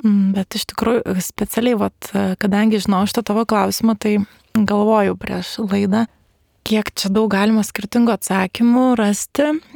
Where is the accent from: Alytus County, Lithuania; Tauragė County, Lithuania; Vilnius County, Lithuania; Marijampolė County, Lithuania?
Vilnius County, Lithuania; Vilnius; now in Kaunas, Lithuania; Pirmi metai Kaune, šiaip esu iš Vilniaus, tai prieš tai dirbau Vilniuje